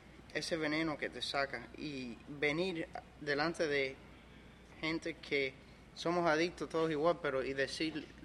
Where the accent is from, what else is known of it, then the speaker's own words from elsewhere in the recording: Miami, Florida, United States; born there; yo nací en Miami y me acostumbré a reuniones en español. Soy cubano